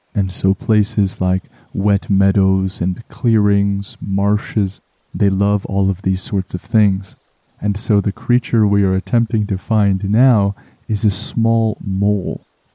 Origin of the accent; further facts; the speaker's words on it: Canada; As is quite uncommon on the show, I am not required to travel very far, being a Canadian myself.